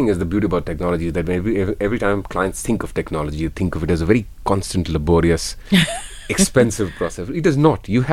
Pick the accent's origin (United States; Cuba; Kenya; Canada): Kenya; and this is me as a Kenyan